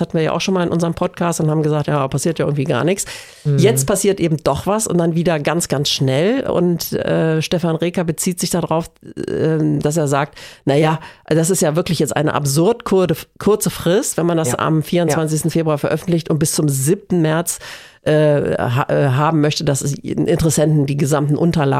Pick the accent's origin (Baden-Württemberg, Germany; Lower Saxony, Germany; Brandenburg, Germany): Lower Saxony, Germany; ich komme ja auch aus dem Raum Hannover. Da kennen wir das ja auch nicht.